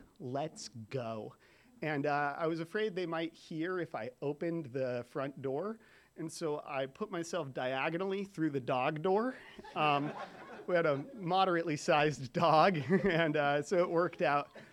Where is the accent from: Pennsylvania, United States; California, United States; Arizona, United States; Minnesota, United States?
California, United States; Carmel Valley; I grew up in Carmel Valley.